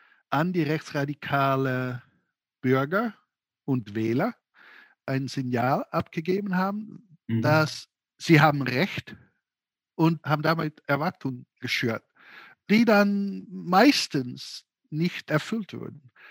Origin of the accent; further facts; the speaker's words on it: Netherlands; German is a second language; Ach, ich komme aus den Niederlanden